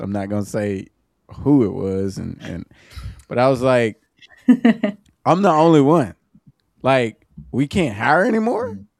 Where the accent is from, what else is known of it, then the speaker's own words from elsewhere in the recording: Mississippi, United States; Growing up in Mississippi, going to Ole Miss, like, of being around people that aren't like you.